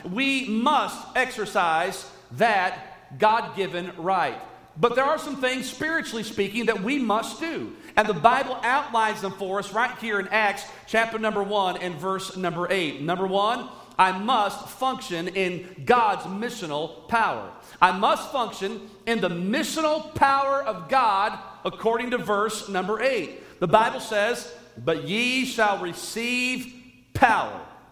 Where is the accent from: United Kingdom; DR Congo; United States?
United States; I'll tell you this, as an American, I'll say this